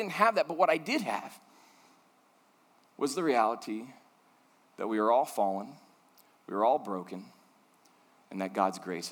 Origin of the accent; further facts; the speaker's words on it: Chicago, Illinois, United States; moved away; I'm originally from the Chicago area. We moved from Chicago down to Florida and then up to Alabama.